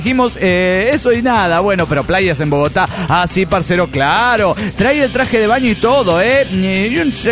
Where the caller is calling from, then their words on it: Toluca, State of Mexico, Mexico; de Toluca, México.